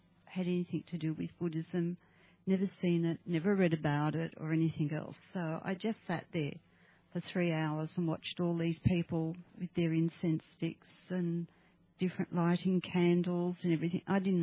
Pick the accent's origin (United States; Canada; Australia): Australia; Sydney, New South Wales; also born or lived in Cairns; Originally, I am from Sydney. I was born here in Australia.